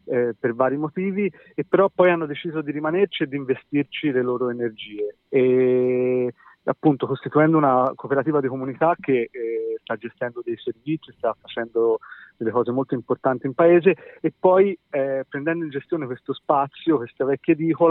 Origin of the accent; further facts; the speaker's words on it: Raggiolo, Tuscany, Italy; mi hanno stato riportato a quando ero piccolo io, a Raggiuolo, alla mia infanzia